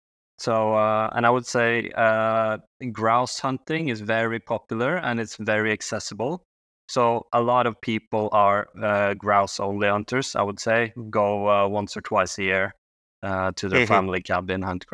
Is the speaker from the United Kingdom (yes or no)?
no; Akershus, Norway; so I grew up 20 minutes outside of Oslo, the main city, or the capital, rather. And but, you know, it's a suburban area, but forest right outside my door